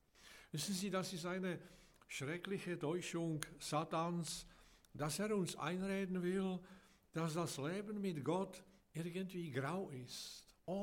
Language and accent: German; Czechia; Ich bin in Tschechien aufgewachsen, noch unter den Kommunisten.